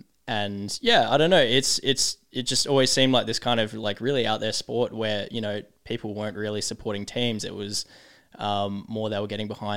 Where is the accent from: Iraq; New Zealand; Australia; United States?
Australia; Adelaide, South Australia; But it's a shame that it's not in Adelaide, because I love South Australia and it's my hometown.